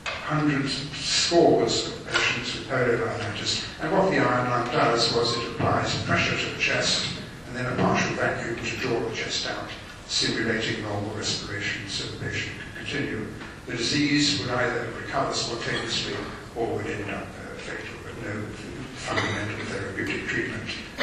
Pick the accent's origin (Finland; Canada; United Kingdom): United Kingdom; London; I remember as a schoolboy growing up in London, not many years after the Second World War had ended